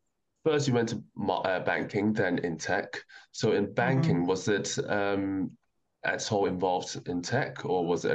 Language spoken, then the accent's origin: English; Hong Kong; also born or lived in Germany; I used to think that Americans are a bit similar to the UK, because I'm originally from Hong Kong